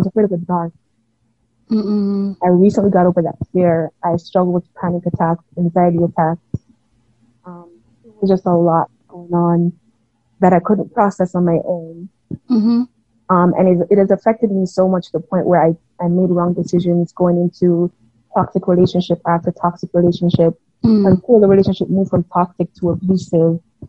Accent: Jamaica; also born or lived in New York City, United States; I was born in Jamaica, I was partially raised there, and I lived part of my life in NYC, the Bronx to be exact.

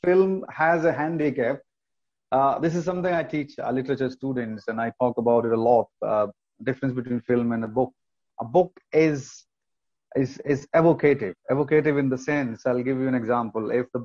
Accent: India; Yeah, it's a funny story, because I grew up in India, and we are fascinated by films

